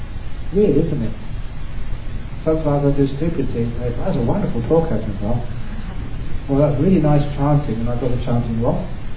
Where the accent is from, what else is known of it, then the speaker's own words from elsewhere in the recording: Australia; I'm Australian